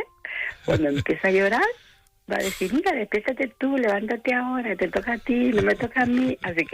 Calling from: Las Palmas de Gran Canaria, Canary Islands, Spain; Canarias, Canarias, Las Palmas de Gran

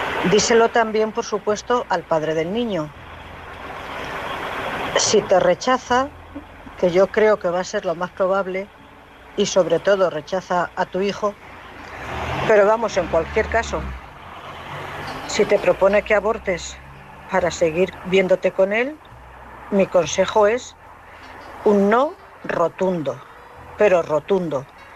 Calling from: Cuenca, Castilla-La Mancha, Spain; de Cuenca.

